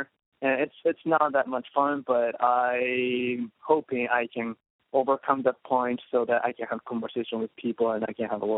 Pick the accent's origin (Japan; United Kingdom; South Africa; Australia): Japan; also born or lived in New Jersey, United States; now in United States; I was actually born in New Jersey, and I was raised in Japan. I spent my whole childhood in Japan